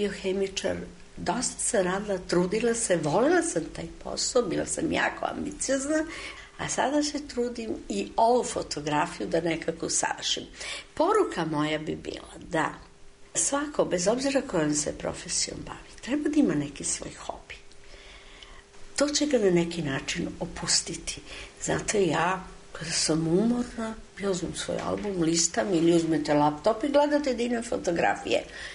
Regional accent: Belgrade, Serbia; Rođena sam u Beogradu i naravno posebno mi je drag svaki deo grada, ali najviše centar, jer tu sam najviše živela.

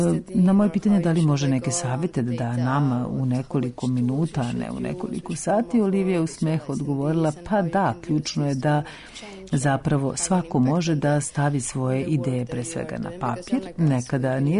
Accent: Cuba; now in Serbia; Poreklom sam sa Kube. Poslednjih godina sam u Srbiji, tu mi je porodica.

